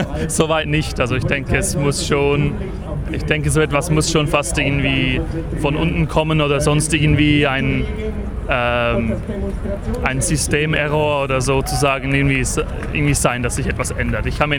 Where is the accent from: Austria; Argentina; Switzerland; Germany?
Switzerland; Also vielleicht muss man sagen, wir sind aus der Schweiz, also wenn man es nicht schon gehört hat.